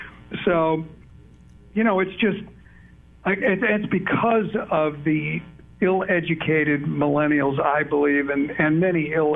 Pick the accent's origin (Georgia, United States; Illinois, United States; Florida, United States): Illinois, United States; Chicago; And then in my hometown of Chicago, in a big hotel, they're going to have a rally for socialism.